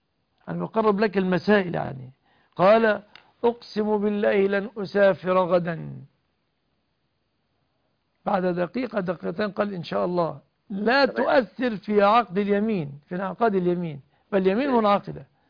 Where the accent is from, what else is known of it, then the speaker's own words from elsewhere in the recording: Egypt; بلادنا مصر